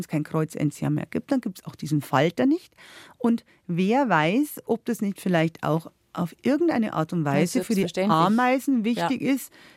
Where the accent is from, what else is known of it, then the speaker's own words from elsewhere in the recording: Bavaria, Germany; eine ganz seltene Enziansart bei uns in Bayern